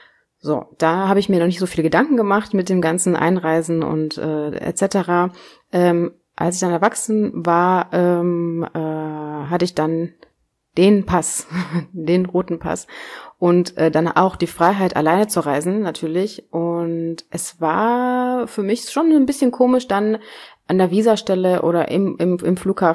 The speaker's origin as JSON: {"language": "German", "country": "Kenya", "said": "Ich besuche aber meine Heimat."}